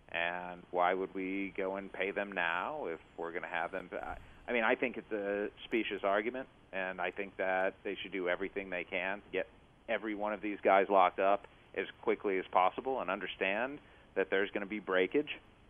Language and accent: English; Cleveland, Ohio, United States; I remember as a kid growing up in Cleveland